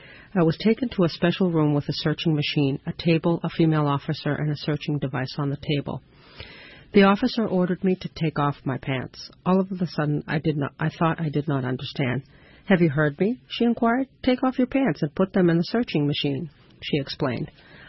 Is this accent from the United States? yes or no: no; Palestine; Dear world, I'm a Palestinian. I was born in Palestine, and since then I have lived there.